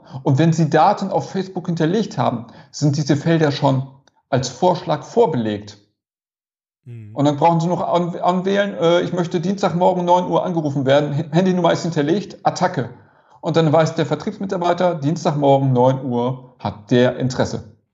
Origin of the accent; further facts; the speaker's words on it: North Rhine-Westphalia, Germany; Ich komme aus Ostwestfalen